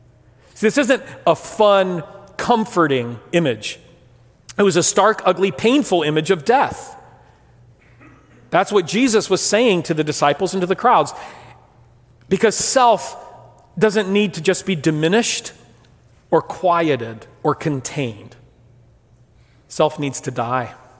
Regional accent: Brazil; I had a long history of growing up in Brazil, in high school.

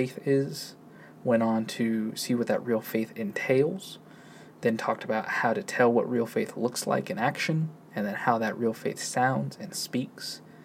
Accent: Arizona, United States; I'm a guy from Central Arizona

